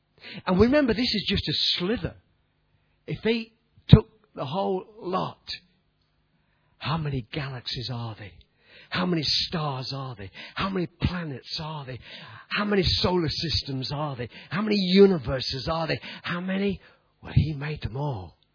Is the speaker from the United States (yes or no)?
no; England, United Kingdom; accent: English; I'm English, you see. So I've got still. Have you noticed I've got a bit of an English accent?